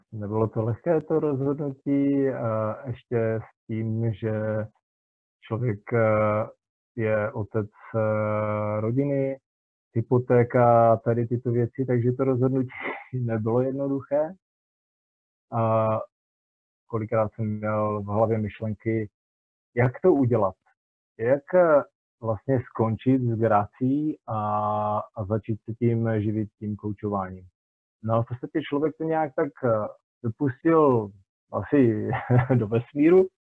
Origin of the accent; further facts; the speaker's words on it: Třinec, Moravian-Silesian Region, Czechia; tak já jsem ze Severní Moravy, z Třince, asi to určitě je poznat i na nářečí.